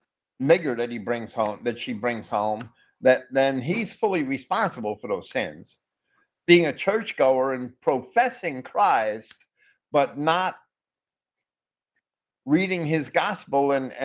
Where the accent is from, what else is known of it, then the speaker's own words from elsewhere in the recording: Jersey City, New Jersey, United States; Even in 1975, where I grew up in Jersey City